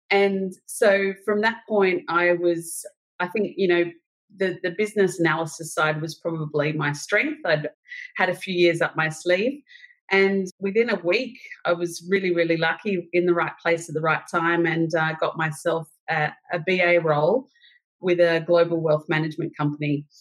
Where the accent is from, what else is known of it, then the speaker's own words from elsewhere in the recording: Sydney, New South Wales, Australia; So I grew up in Sydney's Northern Beaches, and I went to an all-girls school